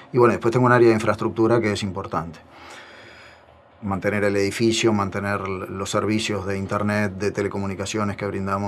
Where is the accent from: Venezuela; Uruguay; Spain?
Uruguay; Sí, somos innovadores y no somos tan conservadores como dicen